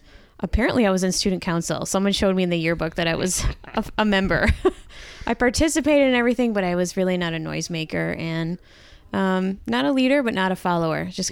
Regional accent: Greece, New York, United States; Born and raised in Greece. Okay. West Side's the best side.

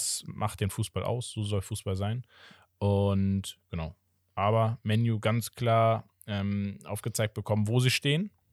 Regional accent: Portugal; ich bin ja Portugiese sowieso

